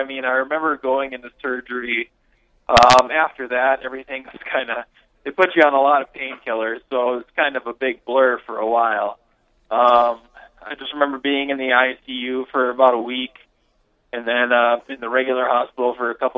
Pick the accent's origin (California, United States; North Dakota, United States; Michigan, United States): North Dakota, United States; Fargo; Yeah, well, I grew up in Fargo my whole life, and I went to Fargo North High School, played hockey, baseball, and football there.